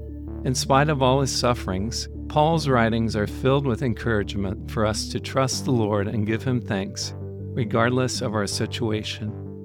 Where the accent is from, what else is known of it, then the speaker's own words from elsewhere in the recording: Florida, United States; I grew up in Central Florida, working in my family's orange grove business.